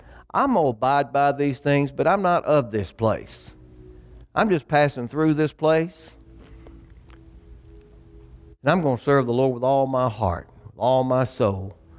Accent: United States; But it didn't change the fact that I'm still an American.

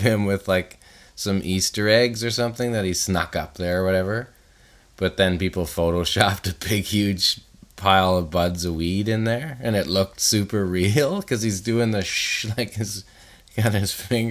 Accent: Sarnia, Ontario, Canada; I'm from Sarnia.

